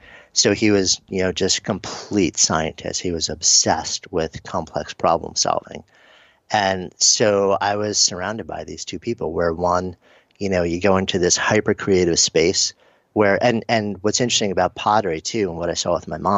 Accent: New York, United States; But, and plus I'm a New Yorker, so.

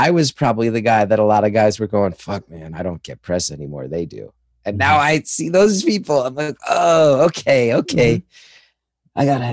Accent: New Jersey, United States; I have a new podcast called New Jersey is the World that's all about my love of my home state where I just moved back to.

